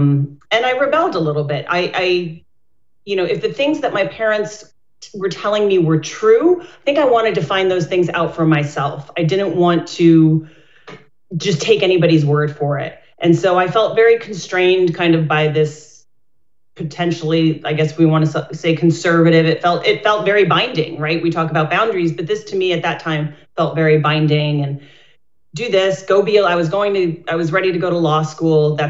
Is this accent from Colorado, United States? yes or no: no; Scranton, Pennsylvania, United States; Everybody knows it because of The Office. I grew up in Scranton. My grandfather was a coal miner